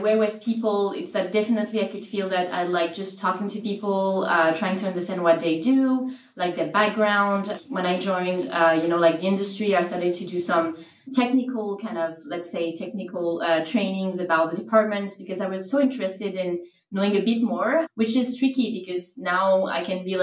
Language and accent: English; France; English is a second language; moved away as an adult; now in Montreal, Canada; I'm Frenchy, so maybe my accent you will see that. I relocated to Montreal like a couple of years ago